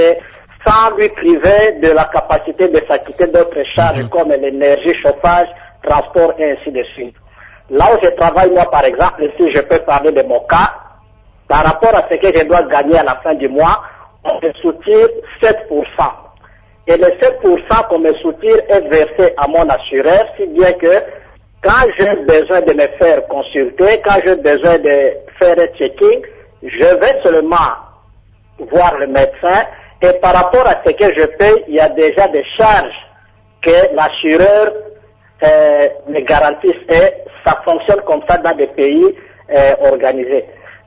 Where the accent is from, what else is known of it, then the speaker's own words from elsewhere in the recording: DR Congo; Et chez nous, en République démocratique du Congo, il y a même un accès, l'article 47 de la Constitution qui parle de l'accès à une santé décente.